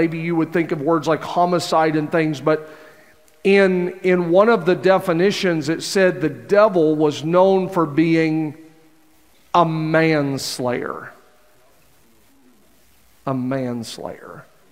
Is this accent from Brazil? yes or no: no; Canada; I'm from Canada, for those of you that don't know.